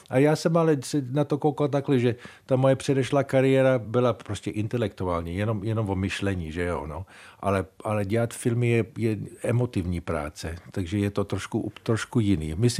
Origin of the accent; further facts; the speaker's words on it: Prague, Czechia; born there; jsem se narodil tady v Praze, kde moc vody není, jenom řeka, že jo, Vltava.